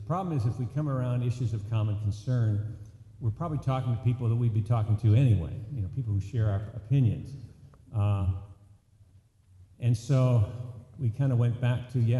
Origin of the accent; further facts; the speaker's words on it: Philadelphia, Pennsylvania, United States; For instance, I'm from Philadelphia.